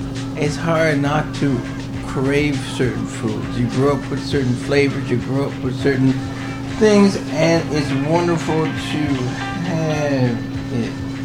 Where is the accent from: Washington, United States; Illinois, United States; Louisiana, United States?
Louisiana, United States; New Orleans; New Orleans. Home of the Saints. Home of the Pelicans. Home of the Jazz.